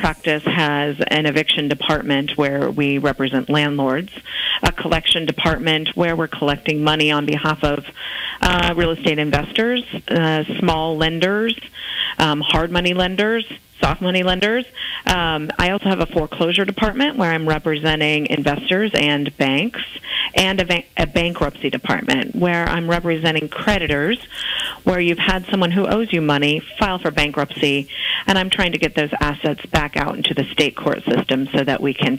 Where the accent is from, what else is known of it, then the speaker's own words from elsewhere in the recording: Nebraska, United States; No, I grew up in Nebraska.